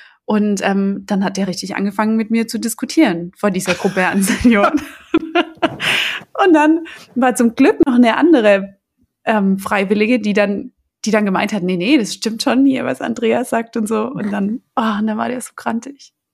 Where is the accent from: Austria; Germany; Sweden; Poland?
Germany; ich komme aus Deutschland